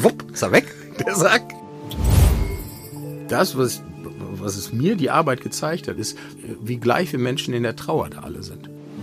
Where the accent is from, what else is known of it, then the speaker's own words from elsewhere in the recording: Bottrop, North Rhine-Westphalia, Germany; now in Münster, Germany; Ob ich in meiner Heimatstadt Bottrop beerdigt werden möchte